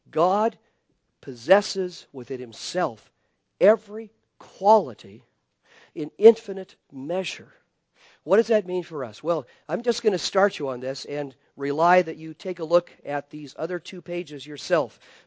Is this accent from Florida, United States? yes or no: no; Spokane, Washington, United States; I can remember as a fifth grade boy in the Baptist church I grew up in Spokane, Washington, sitting there in that basement room